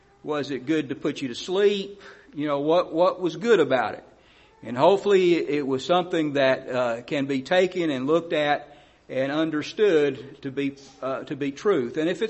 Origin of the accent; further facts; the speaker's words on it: Texas, United States; I'm from Southeast Texas and grew up in that area